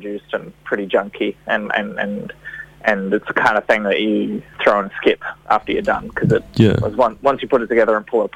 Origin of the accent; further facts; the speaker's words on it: Australia; moved away; So basically, I'm from Australia and I came over here to work